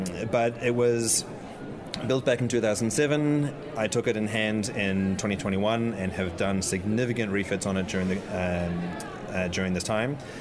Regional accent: New Zealand; born there; I was born into a sailing family that was doing a cruise around the world. So three weeks after I was born in New Zealand, I was back on the boat in Bali

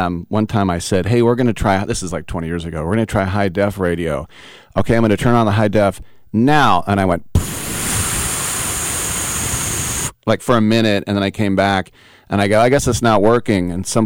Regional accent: Oakland, California, United States; I'm from Oakland, right?

